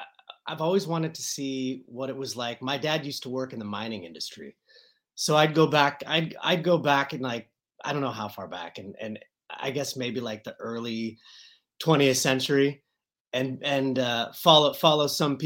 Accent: Coeur d'Alene, Idaho, United States; Place in North Idaho, a town called Coeur d'Alene, Idaho.

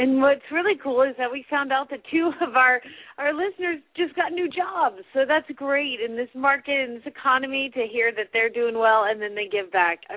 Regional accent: Phoenix, Arizona, United States; from Phoenix, Arizona

